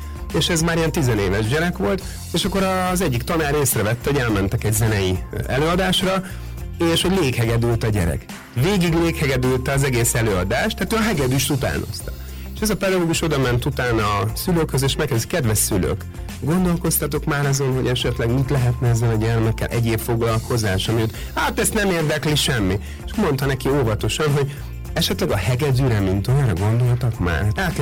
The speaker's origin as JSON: {"language": "Hungarian", "country": "Hungary", "said": "hát magyarok vagyunk, tehát hogy azokkal is ismerkedjünk meg."}